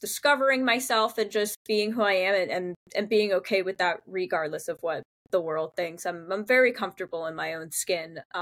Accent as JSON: {"language": "English", "region": "New Jersey", "country": "United States", "tie": "born or raised there", "said": "So I grew up in New Jersey, North Jersey specifically, where we say Taylor ham, not pork roll, which is a delicacy here, just so you guys know. I grew up in the suburbs, so I'm a suburban girl, I'm a suburban kid"}